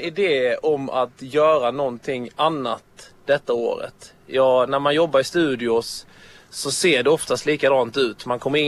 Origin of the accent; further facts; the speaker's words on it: Sweden; jag är en låtskrivare från Sverige som är signad på ett förlag i Karlstad som heter Firefly Entertainment. Och idag är jag här i Vasa